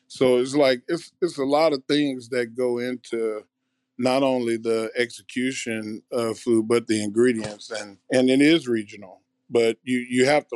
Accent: Texas, United States; I grew up in Southeast Texas, so we're Cajun people.

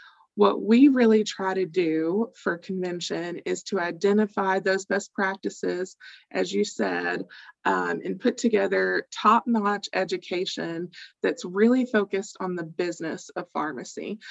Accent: Arkansas, United States; You know, Doug, you started off this call with a woo pig suey because I'm from Arkansas.

